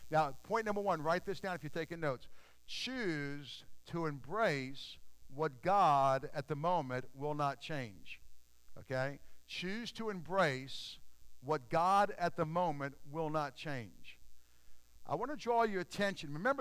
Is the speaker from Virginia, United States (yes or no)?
yes; Portsmouth, Virginia, United States; I'm from Portsmouth, Virginia, and we have some really nice, beautiful, large monuments to the Civil War in downtown Portsmouth